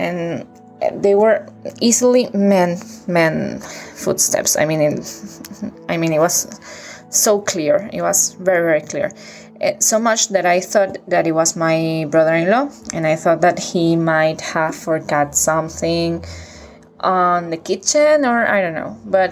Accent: Venezuela; English is a second language; And sorry for my English, because I'm not, you know, it's not my native tongue, but I will try my best. Well, this happened, I think, 5 years ago, maybe. And it was in Venezuela, in my mom's house.

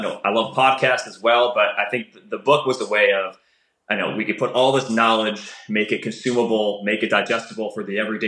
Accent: Frederick, Maryland, United States; I may have been the only East Coaster there because I'm from Frederick, Maryland.

